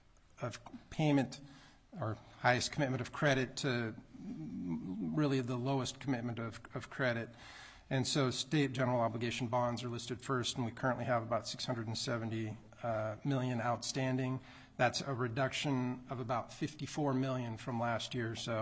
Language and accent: English; Alaska, United States; I was born and raised in Alaska, and I went to college in northern Arizona and Flagstaff. Came back after school and have worked for the state of Alaska for around 27 years at this point.